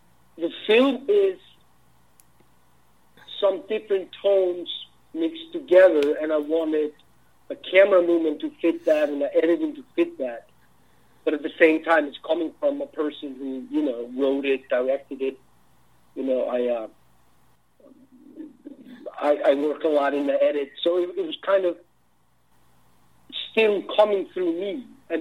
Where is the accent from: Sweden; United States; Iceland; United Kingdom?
Iceland; This is basically kind of loosely based on people that I grew up with here in Iceland